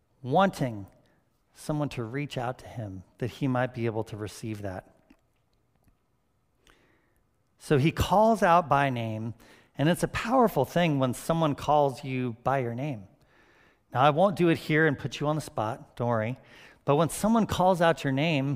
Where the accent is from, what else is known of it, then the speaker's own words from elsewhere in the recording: California, United States; I grew up on the Monterey Peninsula in California, and when I was in elementary school, it was like the best playground backyard you could possibly have for a little kid.